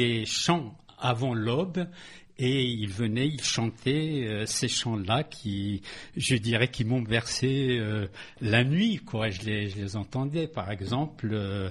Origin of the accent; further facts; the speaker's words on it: Boujad, Béni Mellal-Khénifra, Morocco; un mendiant qui vivait à Boujade, au Maroc, dans mon village natal.